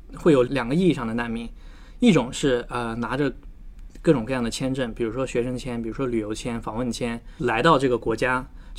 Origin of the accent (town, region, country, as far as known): China